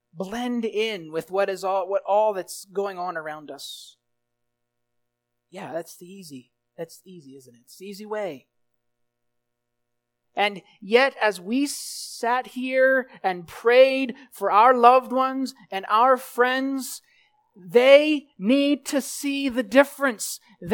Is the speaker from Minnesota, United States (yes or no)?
no; Pennsylvania, United States; accent: Pennsylvania; When I say the word Christmas with my Pennsylvania accent, I say Christmas, and it sounds like Christmas.